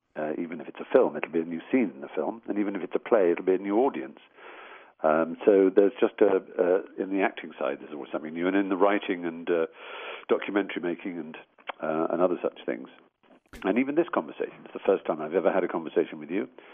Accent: Scotland, United Kingdom; had the pleasure of being Scot in Scotland

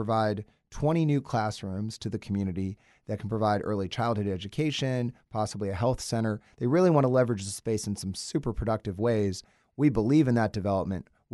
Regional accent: Athens, Georgia, United States; Growing up in Athens, you notice certain things about this community

